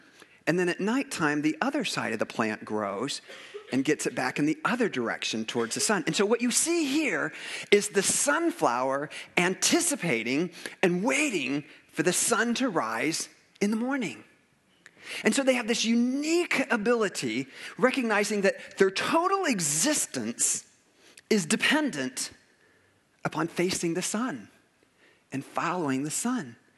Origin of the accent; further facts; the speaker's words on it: Fort Wayne, Indiana, United States; I remember a long road trip that I took with our church growing up in Fort Wayne